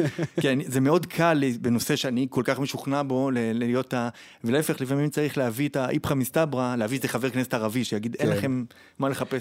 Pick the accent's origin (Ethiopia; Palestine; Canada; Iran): Palestine; Ofra, West Bank; גדלתי באופרה בשכנות ליהודה עציון.